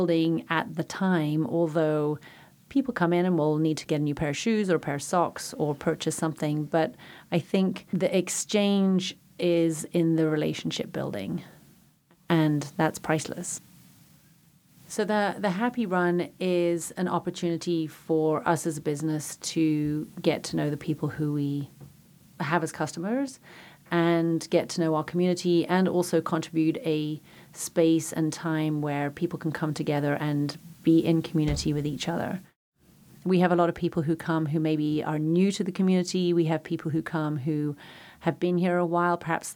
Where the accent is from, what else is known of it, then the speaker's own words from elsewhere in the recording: Nairobi, Kenya; now in United States; I grew up in Nairobi, Kenya, which is not a small town. It's a big city. But it definitely while being a big city, it was kind of a wild open space at the same time.